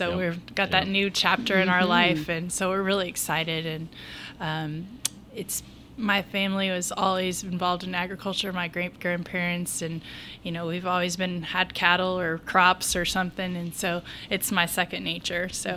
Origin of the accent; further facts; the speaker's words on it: Kentucky, United States; I grew up in Oldham County, but I currently live in Shelby County with my husband and my three boys.